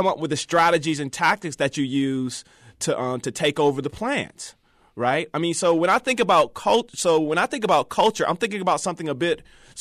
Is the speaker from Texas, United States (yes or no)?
no; Detroit, Michigan, United States; I'm from Detroit too.